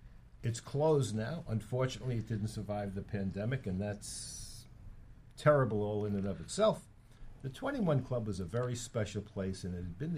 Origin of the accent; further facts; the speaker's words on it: East Coast, United States; Where we grew up on the East Coast, people looked at these jobs as careers.